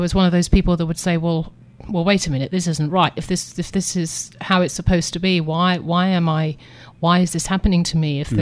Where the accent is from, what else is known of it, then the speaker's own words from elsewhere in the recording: South East England, United Kingdom; moved away as an adult; also born or lived in London; I was born and raised in Kent, England. That's known as the Garden of England. Beautiful place right on the coast there with the White Cliffs of Dover. And I lived in central London for 20 years before I relocated to this country, about 12 years ago now.